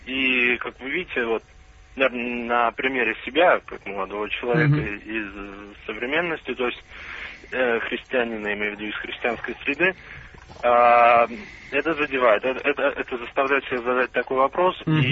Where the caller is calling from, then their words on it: Saint Petersburg, Russia; я из Санкт-Петербурга звоню.